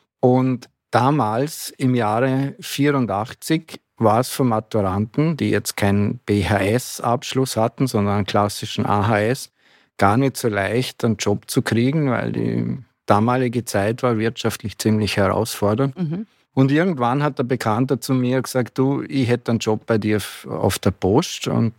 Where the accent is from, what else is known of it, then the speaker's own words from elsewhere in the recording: Vorarlberg, Austria; ich bin geborener und gelernter Vorarlberger. Das lässt sich nicht leugnen. Und um das in der Altersgruppe festzumachen, also meine Peer Group ist 60+ mittlerweile, also ich gehöre zu den ganz jungen 60ern